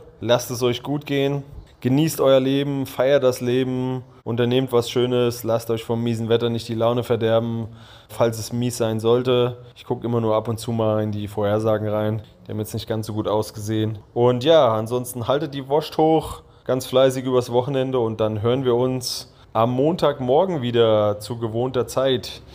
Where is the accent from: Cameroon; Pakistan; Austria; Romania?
Pakistan; Gilgit-Baltistan; in Gilgit-Baltistan, wo ich herkomme, gut funktioniert hat